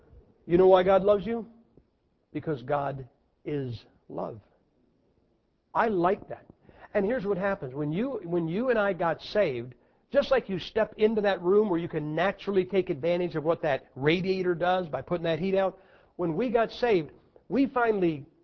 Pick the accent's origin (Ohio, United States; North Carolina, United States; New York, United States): Ohio, United States; And I'm from Ohio, and we used to, you know, we have winter.